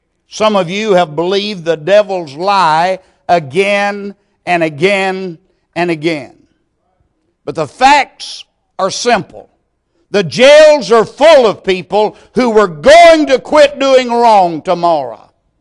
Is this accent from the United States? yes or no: yes; Texas, United States; When I was a little boy growing up in East Texas, we used to listen to the radio quite a bit.